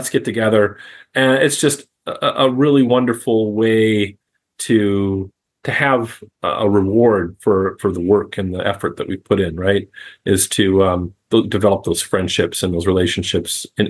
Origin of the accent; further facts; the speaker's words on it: Michigan, United States; Michigan companies where I was from in order to connect with whoever was with this company and say, hey, I'm from Michigan too.